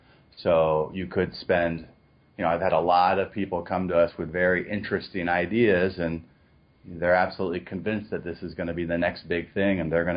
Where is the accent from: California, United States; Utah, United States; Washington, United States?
Washington, United States; Seattle; moved away as an adult; also born or lived in China; growing up in Seattle and being surrounded by nature and then living in China for nearly a decade